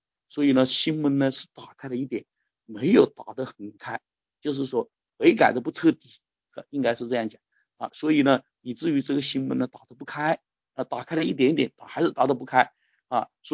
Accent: China; 就是说我们中国人

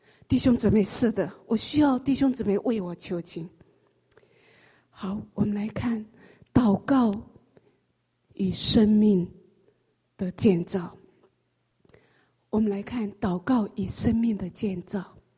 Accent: China; 我们从中国大陆来的弟兄姊妹，尤其我们也是我们中国人

